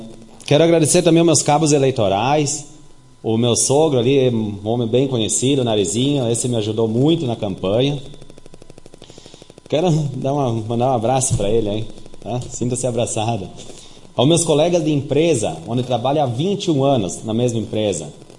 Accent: Garibaldi, Rio Grande do Sul, Brazil; Sou garibaldense, nasci aqui em Garibaldi. Meu pai veio de fora. … tinha o meu pai aqui em Garibaldi, então sou de uma família, assim, digamos, não tão conhecida na cidade.

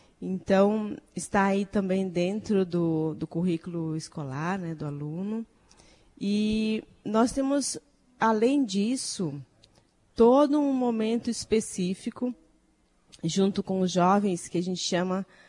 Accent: Piauí, Brazil; moved away; Eu sou natural do Piauí, moro aqui já na região sul, entre as idas e vindas, há mais de 20 anos, né?

